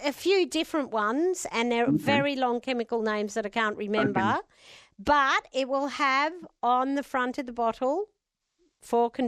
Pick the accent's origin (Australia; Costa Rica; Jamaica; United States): Australia; New South Wales; also born or lived in Hahndorf, South Australia; because we're from New South Wales, or originally Harndorf, South Australia.